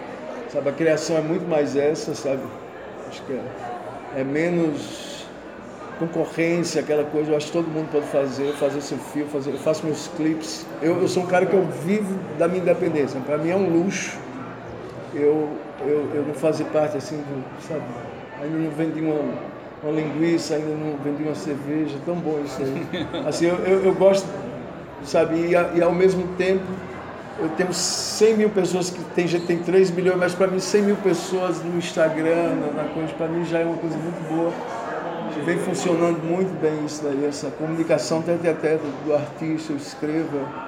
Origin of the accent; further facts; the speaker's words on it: Pernambuco, Brazil; Eu sou do interior também, então eu sei. Somos VIP, né? Vim do interior de Pernambuco